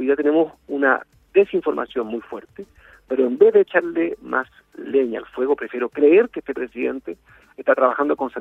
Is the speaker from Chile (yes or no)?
yes; Chile; como yo soy chileno y debo respeto al gobierno que eligieron los compatriotas en contra de mí